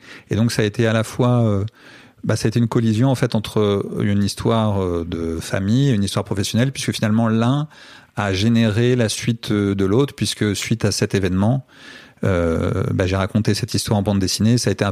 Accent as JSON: {"language": "French", "country": "France"}